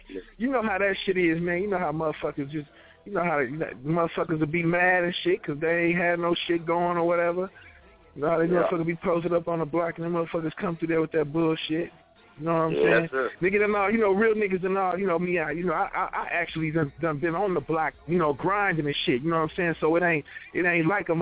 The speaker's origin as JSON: {"language": "English", "region": "Texas", "country": "United States", "tie": "born there", "said": "I was born out in Texas."}